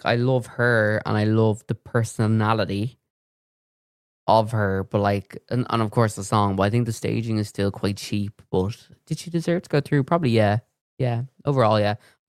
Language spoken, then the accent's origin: English; Ireland; I'll bring an Irish flag just because we're Irish and, you know, support it.